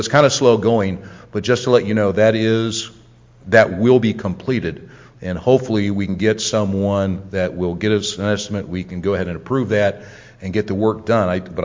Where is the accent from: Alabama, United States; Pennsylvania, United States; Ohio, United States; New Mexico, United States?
Ohio, United States; I'm from Ohio. You know, I root for Ohio State and all that.